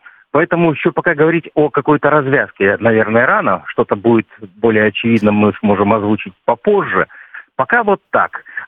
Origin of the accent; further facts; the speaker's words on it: Belarus; Ну, мы, белорусы, мирные люди.